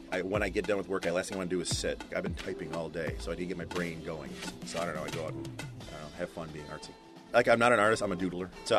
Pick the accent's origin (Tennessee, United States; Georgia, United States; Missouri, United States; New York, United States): New York, United States; Rochester; I am from Rochester, New York, and I make random things.